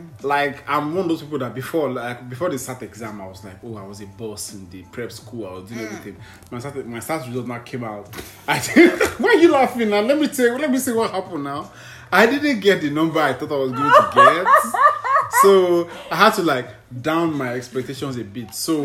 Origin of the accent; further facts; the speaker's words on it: United States; born there; I was born in America and I had all these, you know, advantages of going to America.